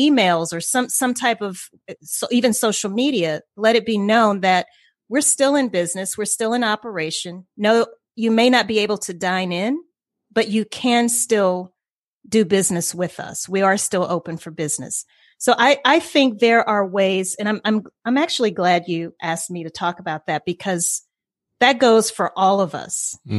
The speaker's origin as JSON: {"language": "English", "region": "Louisiana", "country": "United States", "tie": "born or raised there", "said": "And, you know, it's so funny you say that, because I grew up in Louisiana, so hurricanes were just a part of my upbringing."}